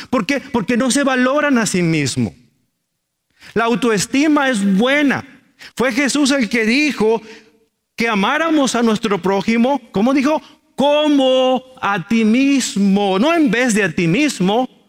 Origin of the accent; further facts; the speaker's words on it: Mexico; Lo digo porque soy mexicano.